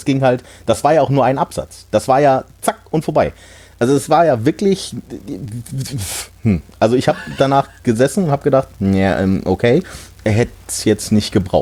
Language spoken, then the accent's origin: German; Hanover, Lower Saxony, Germany; neben Hannover, wo ich herkomme.